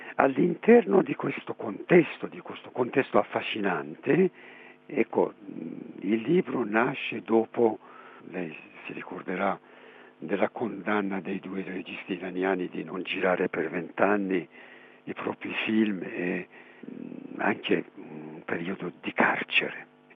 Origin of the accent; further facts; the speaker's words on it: Iran; Italian is a second language; now in Italy; io sono stato esiliato per tanti anni, a suo tempo e non ho avuto la possibilità di tornare nel mio paese, nell'Iran.